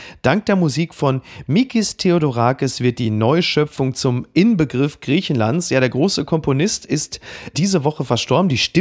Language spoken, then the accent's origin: German; Castrop-Rauxel, North Rhine-Westphalia, Germany; also ich komme ja nun selber aus Castrop-Rauxel, ist ja kein Riesengeheimnis.